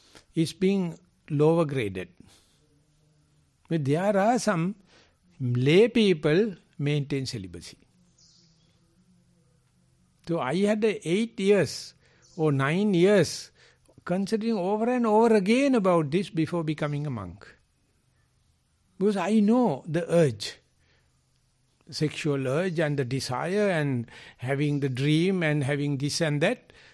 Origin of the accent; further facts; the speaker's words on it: United Kingdom; I came, we respect you in such a way, we being British, colonized your country. I apologize for our nation.